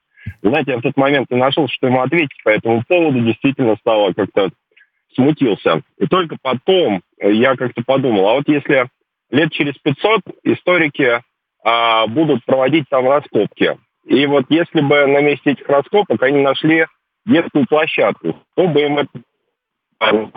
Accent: Balashikha, Moscow Oblast, Russia; Мне 34, я из Балашихи.

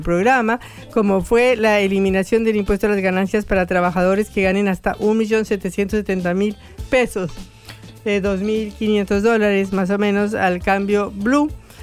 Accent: Bogotá, Colombia; yo que soy bogotana y vengo de 2.400 metros

